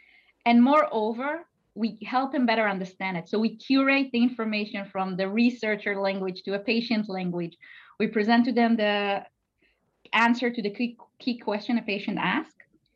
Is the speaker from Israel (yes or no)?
yes; Israel; now in New Jersey, United States; I'm from New Jersey, originally from Israel.